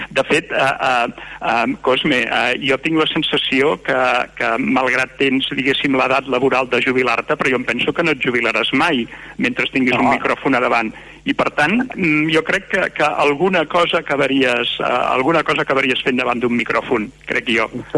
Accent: Barcelona, Catalonia, Spain; per exemple, que vinc de Barcelona, i sobretot m'he mogut doncs en ambients industrials

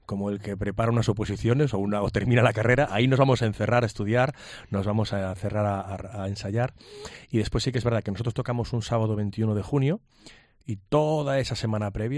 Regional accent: Galicia, Spain; me siento muy afortunado como guitarrista, como músico gallego, como músico de esta ciudad

